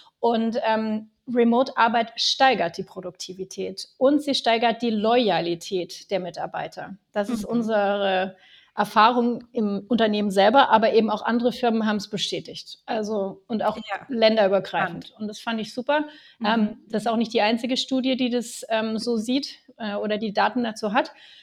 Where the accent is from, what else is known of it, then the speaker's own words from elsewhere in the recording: Baden-Württemberg, Germany; also born or lived in Finland; Ich lebe in Süddeutschland am schönen Bodensee. Bin allerdings erst vor 1,5 Jahren wieder hierher gezogen. Also es ist mein Heimatort und davor habe ich 17 Jahre lang in Finnland gelebt.